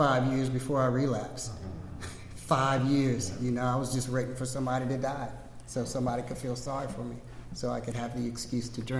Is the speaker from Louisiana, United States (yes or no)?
yes; Louisiana, United States; And I'm from Louisiana. My people are from New Orleans.